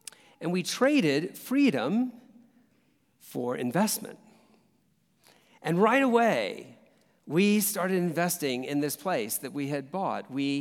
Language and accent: English; South Carolina, United States; also born or lived in Texas; I am a native of the South. I don't sound like it. I was born in Texas, grew up in South Carolina.